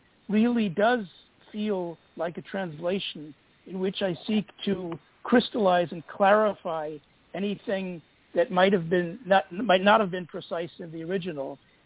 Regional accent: New York, United States; born there; first language German; I'm the child of refugees from Vienna, so I grew up with German as my native tongue, but I never studied German in school. So I was born here. I was born in New York. So I really have two native tongues

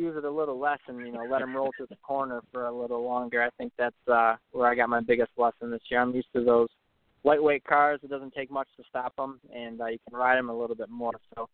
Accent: Harrison Township, Michigan, United States; I call my hometown is Harrison Township, Michigan. It's about half an hour north of Detroit. It's on the Lake St. Clair there.

